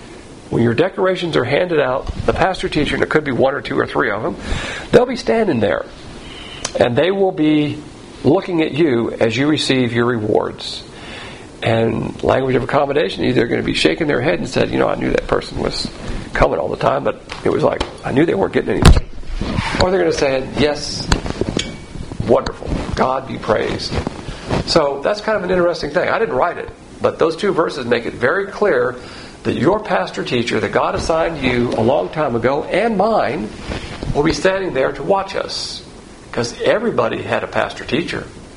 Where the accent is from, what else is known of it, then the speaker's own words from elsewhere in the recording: the South, United States; And I use language of accommodation because as a Southerner, we call it plantations.